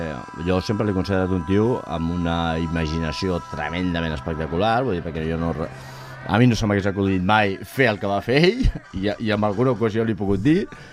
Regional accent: Sant Cugat del Vallès, Catalonia, Spain; I sóc de Sant Cugat.

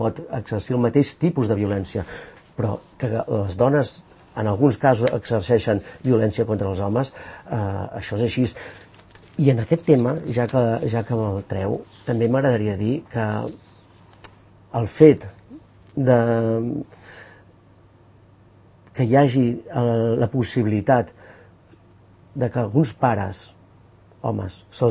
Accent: Granollers, Catalonia, Spain; now in Sant Cugat, Spain; Jo mateix vinc de Granollers i he vingut a Sant Cugat fa un any, ara tot just que estic aquí.

